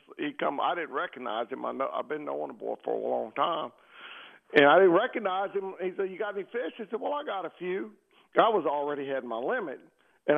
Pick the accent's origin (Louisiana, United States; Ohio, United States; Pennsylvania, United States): Louisiana, United States; Algiers; now in Mississippi, United States; when I moved from Algiers over here to Mississippi, I grew up fishing down there in the parish, and it's pretty far piece now from here